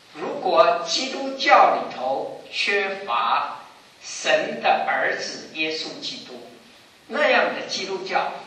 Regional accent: Taiwan; born there; 我是台湾出生的啊，台湾话有一句话就是说

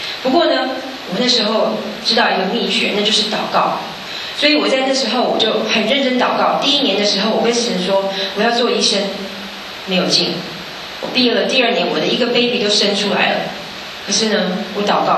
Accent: Taiwan; moved away as an adult; also born or lived in Kansas; 你知道我是台湾来的，那个地方一年四季如春。

